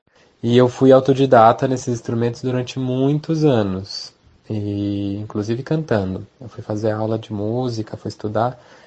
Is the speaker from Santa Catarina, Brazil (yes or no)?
no; Minas Gerais, Brazil; Mas se eu tivesse ali na minha terrinha, lá em Minas, né